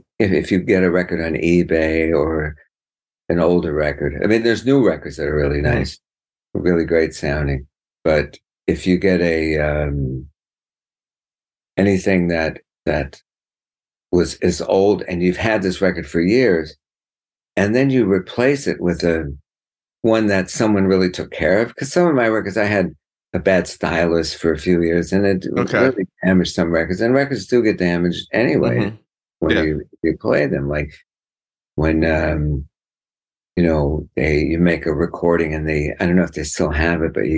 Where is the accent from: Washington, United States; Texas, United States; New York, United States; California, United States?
California, United States; Redondo Beach; also born or lived in Minnesota; I grew up in Redondo Beach, right?